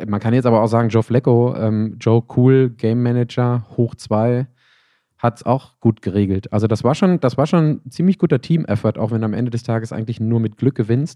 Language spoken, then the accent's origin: German; Bochum, North Rhine-Westphalia, Germany; war ich zu Hause in meiner Heimat in Bochum.